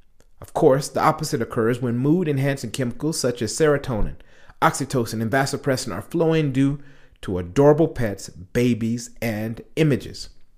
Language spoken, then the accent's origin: English; United States; As an American with African heritage, I grew up with a very diverse social circle.